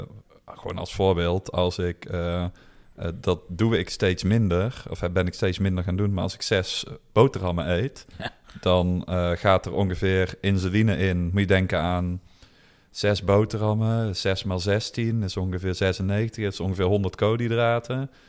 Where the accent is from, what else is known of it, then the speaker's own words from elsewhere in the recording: Eindhoven, North Brabant, Netherlands; Verder kom ik uit Eindhoven, daar woon ik samen met Myrthe.